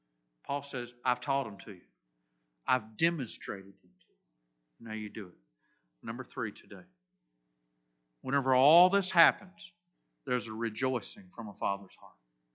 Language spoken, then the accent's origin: English; Florida, United States; Really? I'm from Florida. Boat's supposed to be in the water.